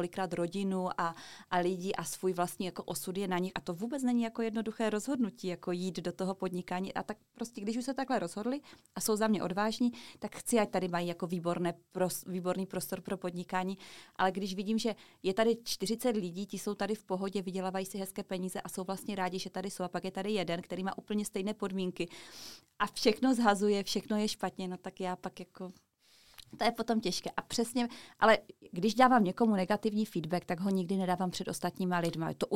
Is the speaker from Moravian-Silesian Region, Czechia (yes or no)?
yes; Rychvald, Moravian-Silesian Region, Czechia; já jsem z Rychvaldu, pokud nikdo neví, kdo to je, tak je to taková vesnice u Karviné. nebo jako město, všem Rychvaďákům se omlouvám, město, obec. No a je to jako 15 kilometrů od Ostravy